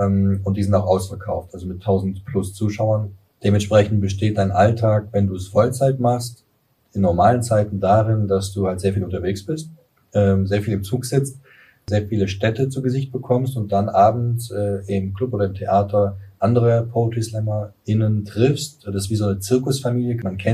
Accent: Kirchheim unter Teck, Baden-Württemberg, Germany; Damals bin ich in der Kleinstadt eben aufgewachsen, bei Kirch am Teck, bei Stuttgart.

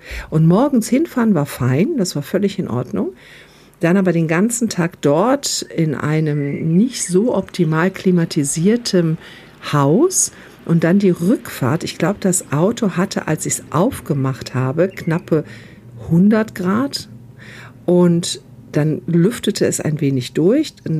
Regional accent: North Rhine-Westphalia, Germany; ich bin ja aus Nordrhein-Westfalen

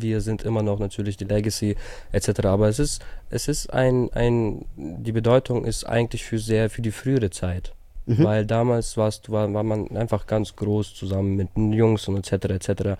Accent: Herzogenaurach, Bavaria, Germany; Es gibt so viele Menschen, die man bis jetzt getroffen hat, die fragen, wo kommst du her? Weißt du, aus welcher Ecke? Sagst du, aus Herzogenaurach?

